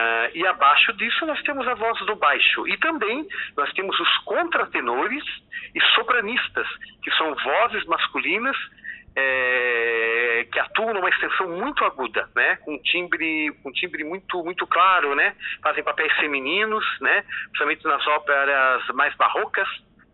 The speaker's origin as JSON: {"language": "Portuguese", "town": "Joinville", "region": "Santa Catarina", "country": "Brazil", "tie": "born or raised there", "said": "Eu sou de Joinville, então sou natural de Joinville, resido lá até hoje, apesar de viajar bastante por esse mundo afora."}